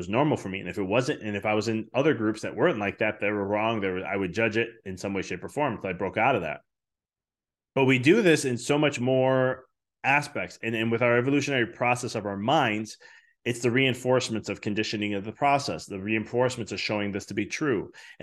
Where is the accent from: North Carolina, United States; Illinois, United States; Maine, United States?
Illinois, United States; Chicago; you know, I come from Chicago.